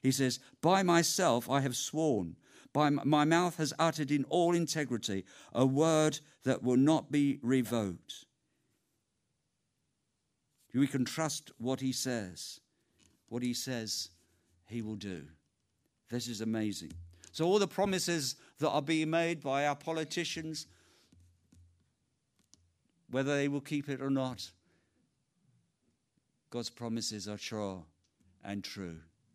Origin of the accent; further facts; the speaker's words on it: London, United Kingdom; I'm a Londoner, and I was born within about 5 miles of where we are here. I'm a local guy.